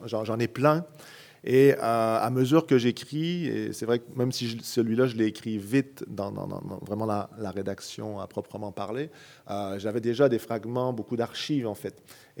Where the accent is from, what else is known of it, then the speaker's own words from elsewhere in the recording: Quebec, Canada; accent: Quebec; ça me fait drôle, parce que je prends moins mon accent québécois